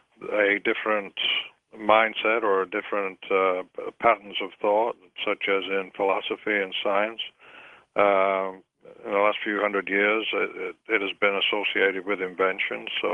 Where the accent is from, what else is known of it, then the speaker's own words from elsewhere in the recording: Manchester, North West England, United Kingdom; my ancestry is Irish. My grandparents were from Ireland, and I'm from Manchester, England.